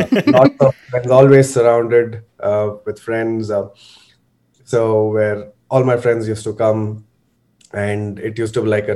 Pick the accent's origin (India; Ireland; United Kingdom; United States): India; Bangalore, Karnataka; also born or lived in Madurai / Riyadh / Mysore; So I was born in Bangalore. I had lived the first 6 months of my life, apparently, in Madurai, then back to Bangalore, then to Riyadh in Saudi Arabia